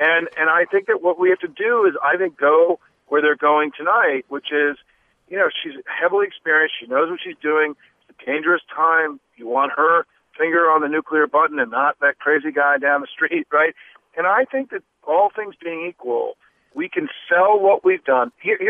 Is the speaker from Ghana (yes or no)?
no; United States; when I was growing up in the United States, urban areas were dangerous, right?